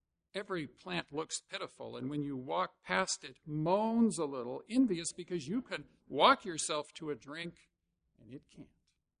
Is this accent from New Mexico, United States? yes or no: no; Arizona, United States; now in California, United States; Now, even though I grew up in Arizona and I should have expected this, it bothered me a lot, because I had just come back from 12 years in California